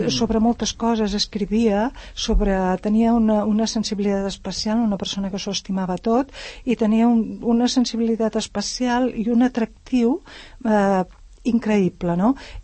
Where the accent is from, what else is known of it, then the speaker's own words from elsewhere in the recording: Cerdanyola, Catalonia, Spain; com que ella és de Ripollet però es va casar a Cerdanyola i jo sóc també de Cerdanyola